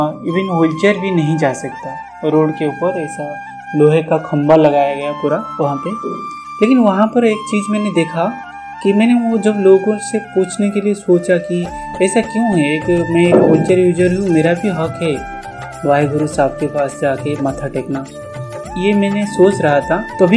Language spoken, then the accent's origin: Hindi; India; I am proud कि मैं Indian हूँ, मैं इंडिया में पैदा हूँ और मेरे इंडिया में ये सब है।